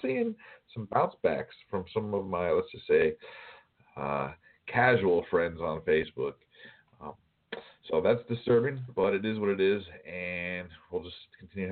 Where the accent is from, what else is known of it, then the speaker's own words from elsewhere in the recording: Colorado, United States; I grew up in Jefferson County and played against a bunch of kids that, you know, from Columbine, we'd play them in baseball and football all the time in Colorado.